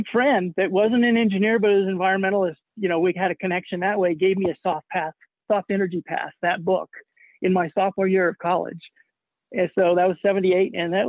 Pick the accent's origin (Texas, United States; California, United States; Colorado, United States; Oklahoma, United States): Colorado, United States; Boulder; born there; also born or lived in Los Alamos, New Mexico; I'm not surprised you got that impression because we lived in Los Alamos a lot. But I was actually born in Boulder, Colorado.